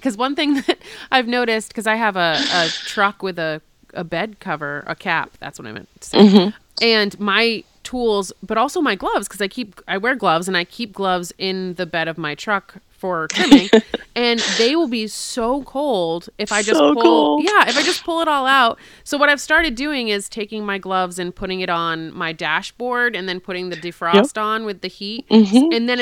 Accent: Massachusetts, United States; And I'm from Massachusetts, so we have all four seasons, and it doesn't get usually unbearably hot.

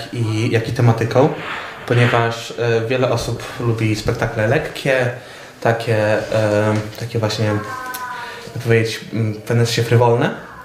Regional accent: Krasnystaw, Lublin Voivodeship, Poland; ja osobiście pochodzę z Krasnego Stawu.

